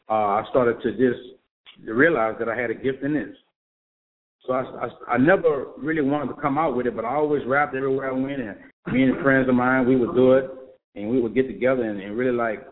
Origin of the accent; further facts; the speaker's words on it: New Orleans, Louisiana, United States; First of all, I'm from New Orleans, Louisiana.